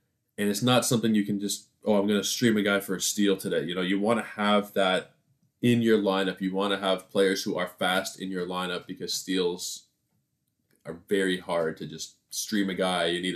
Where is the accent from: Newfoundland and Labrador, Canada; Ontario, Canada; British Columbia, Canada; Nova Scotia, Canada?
Ontario, Canada; Toronto; I am from Toronto, by the way.